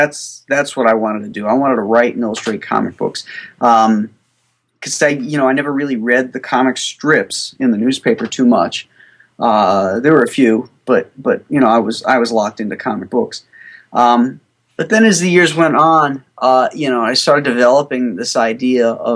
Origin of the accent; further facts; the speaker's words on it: Florida, United States; Well, I grew up in my junior high and high school years down in Florida. And I consider that my hometown because that's where my formative years were, you know, as a young man.